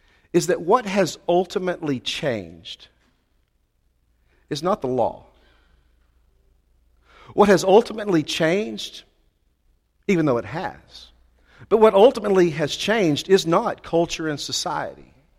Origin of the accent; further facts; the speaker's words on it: Mesquite, Texas, United States; Okay, I grew up in Mesquite, so maybe we only did this in Mesquite.